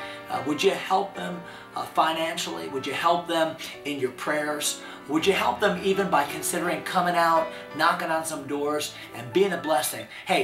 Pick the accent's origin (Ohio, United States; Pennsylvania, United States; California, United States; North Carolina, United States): Pennsylvania, United States; and I'm from the Western Pennsylvania area. I've lived here most of my life